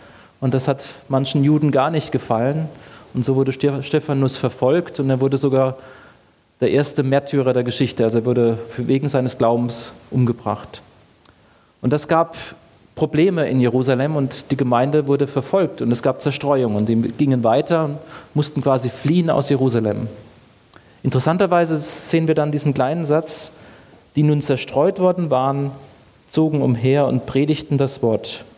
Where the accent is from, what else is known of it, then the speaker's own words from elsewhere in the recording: Rhineland-Palatinate, Germany; ich komme aus der Pfalz und die Pfälzer, die machen immer Witze über die Saarländer.